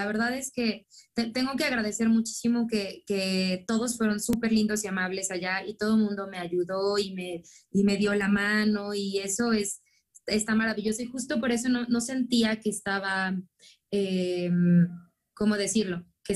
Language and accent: Spanish; Mexico; para mí como mexicana, pues era un reto siempre